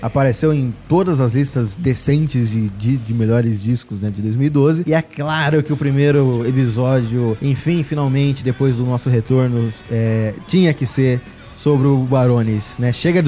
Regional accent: Brazil; Só vou falar baroness porque eu sou brasileiro, entendeu?

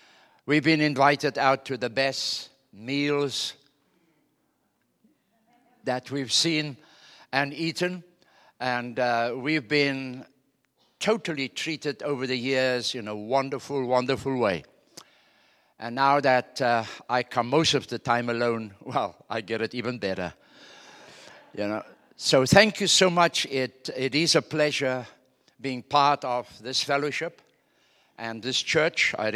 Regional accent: South Africa; I hail from South Africa. So with an African on stage, you can expect anything

